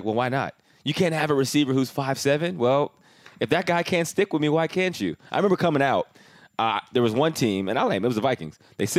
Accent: Canada; moved away; I was a little older our first year we were together, but I came from Canada, so I was like 3 years older than him.

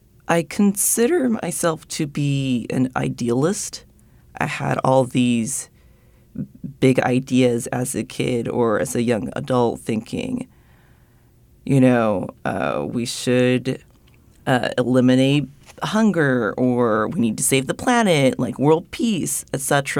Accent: Japan; moved away; growing up in Japan and being like one of the very few like mixed-race people, like white passing people there growing up, it was very homogenous

